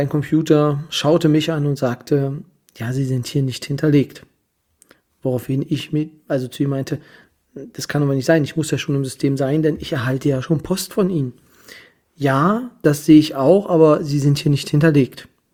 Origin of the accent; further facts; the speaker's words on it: Kyritz, Brandenburg, Germany; ich selber, wie die meisten wissen, bin aus Küritz.